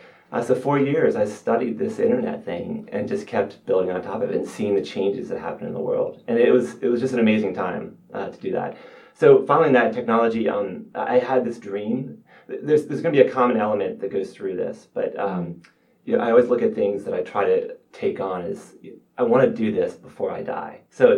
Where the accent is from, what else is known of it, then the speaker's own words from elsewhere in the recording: New Orleans, Louisiana, United States; I'm from New Orleans originally.